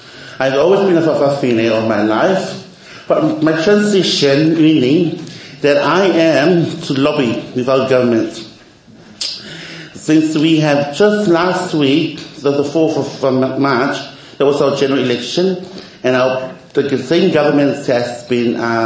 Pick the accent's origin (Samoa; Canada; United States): Samoa; Because back home, when I've been born and raised in Samoa